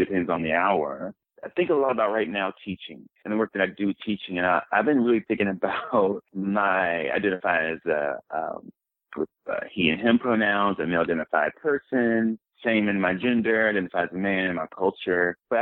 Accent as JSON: {"language": "English", "town": "Atlanta", "region": "Georgia", "country": "United States", "tie": "born or raised there", "also_born_or_lived": "Dallas / New York City", "lives_now": "Minneapolis, United States", "said": "I am originally from Dallas, Texas, so I am a Texas Bama, like our … And I grew up in the South, grew up in Atlanta as well, and lived in New York City. And I have been living now in Minneapolis for the last 9 years."}